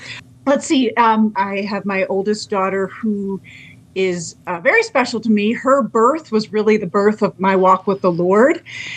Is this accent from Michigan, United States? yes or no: yes; Detroit, Michigan, United States; I was raised in Michigan, Detroit area. That is a vibe. I love Michigan summers, but currently living here in Northern Nevada